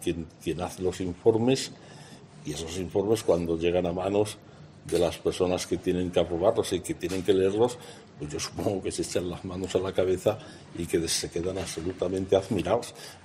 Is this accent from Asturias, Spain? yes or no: no; Béjar, Castile and León, Spain; insisto, en mi pueblo, en Béjar